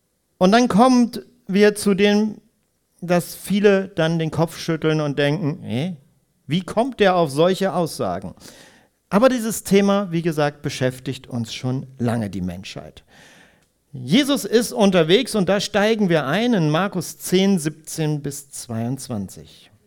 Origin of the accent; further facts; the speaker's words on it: Bad Harzburg, Lower Saxony, Germany; Ich bin in Bad Harzburg groß geworden